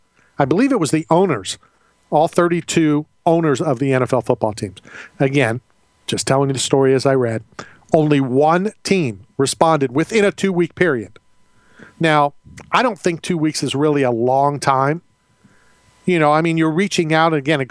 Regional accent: Tampa, Florida, United States; growing up in the Tampa Bay area when I did, you got the Miami Dolphins shoved down your throats.

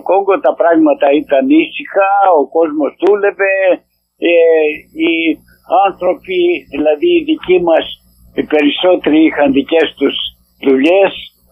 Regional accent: Avgerinos, Western Macedonia, Greece; born there; Γεννήθηκα στον Αυγερινό Κοζάνης.

